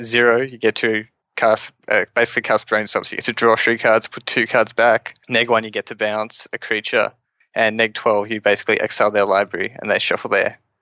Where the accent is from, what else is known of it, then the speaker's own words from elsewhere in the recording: Tasmania, Australia; also born or lived in Sydney; I was born in Sydney, but I moved to Tassie when I was like 1, so basically Tasmanian.